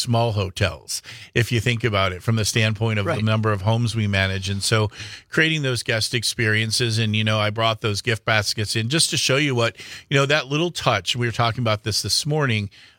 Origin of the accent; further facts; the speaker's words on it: Milwaukee, Wisconsin, United States; So we started, you know, I grew up in Milwaukee, and we started going to Packer games at County Stadium.